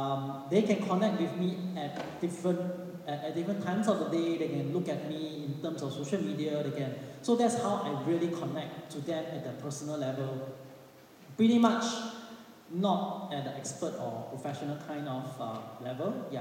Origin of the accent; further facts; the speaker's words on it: Singapore; So I'm from Singapore.